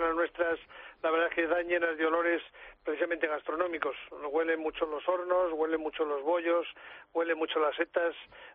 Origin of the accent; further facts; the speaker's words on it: Sepúlveda, Castile and León, Spain; Bueno, aquí nosotros en la zona, yo soy de Sepúlveda, en Segovia